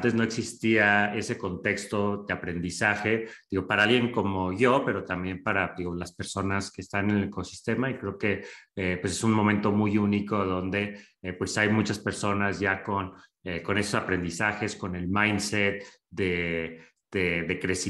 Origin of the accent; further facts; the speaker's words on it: northern Mexico, Mexico; yo crecí en Latinoamérica, yo crecí en el norte de México, cerca de la frontera con Estados Unidos, de hecho